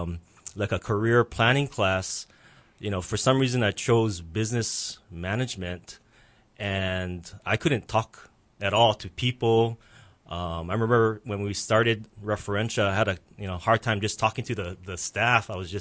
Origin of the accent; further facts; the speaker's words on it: Honolulu, Hawaii, United States; I grew up in Makiki and grew up in a very poor family. Three families living in one house.